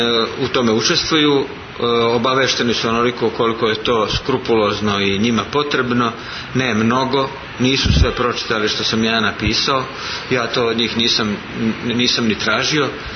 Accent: Montenegro; Mi smo Crnogorci i Srbi iz naših brda i plemena

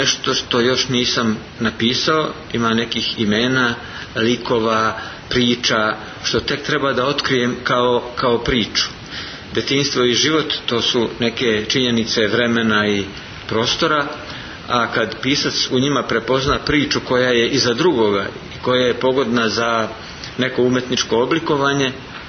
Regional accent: Montenegro; Mi smo Crnogorci i Srbi iz naših brda i plemena

